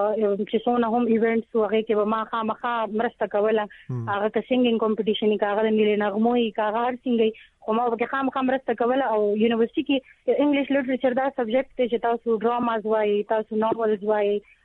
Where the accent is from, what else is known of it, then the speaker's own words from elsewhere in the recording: Peshawar, Khyber Pakhtunkhwa, Pakistan; now in Islamabad, Pakistan; موږ خاص ته پیښور یو خو زما رونه دلته جاب کوي اسلام آباد کې، نه ځکه موږ بس اسلام آباد کې ژوند کوو، د 13 لسو 11 کالو نه موږ اسلام آباد کې ژوند کوو.